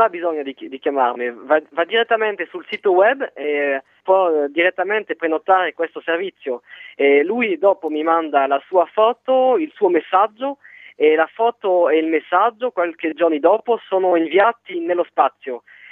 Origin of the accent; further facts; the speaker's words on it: France; Italian is a second language; also born or lived in Italy; anche se sono francese, sono stato fortunato di vivere 4 anni in Italia, ero vicino a Venezia